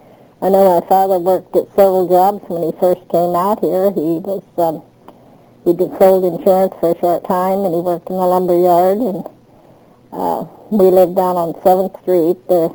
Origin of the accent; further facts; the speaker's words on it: Maryville, Missouri, United States; born there; I was born in Maryville, Missouri in 1910.